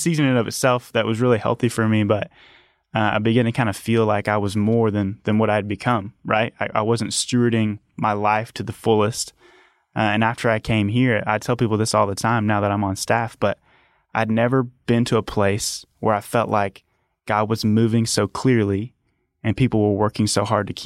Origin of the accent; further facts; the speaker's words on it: Dallas, Texas, United States; I grew up in Dallas, Texas, or just right outside of Dallas in a suburb.